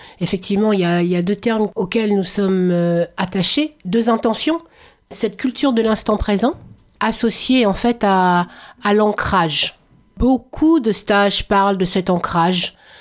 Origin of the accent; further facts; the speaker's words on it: Grand Est, France; born there; Donc je suis née en Lorraine, ma famille est du Sud-Ouest